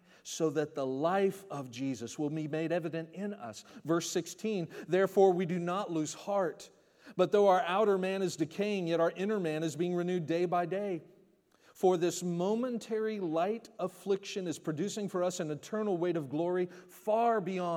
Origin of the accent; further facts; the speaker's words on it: Orlando, Florida, United States; You know, I grew up here. I was born and raised in Orlando. Obviously, this is the theme park capital of the world.